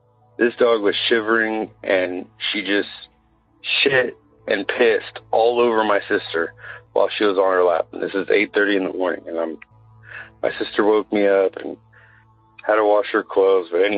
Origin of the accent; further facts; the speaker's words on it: Willis, California, United States; now in Phoenix, United States; Hey, it's … Live out here in Phoenix, but my experience happened in my hometown of Willis, California.